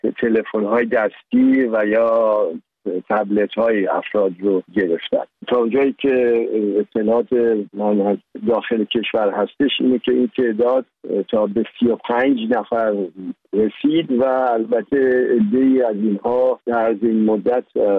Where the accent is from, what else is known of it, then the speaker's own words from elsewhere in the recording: Iran; moved away; شخص من و هزاران یهودی ایرانی که خارج از ایران هستیم